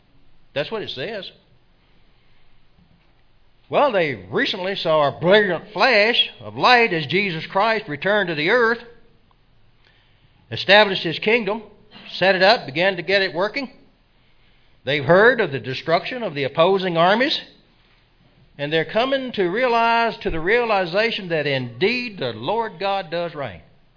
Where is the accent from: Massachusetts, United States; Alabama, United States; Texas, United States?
Alabama, United States; It's a beautiful valley in the northeast part of my home state, Alabama.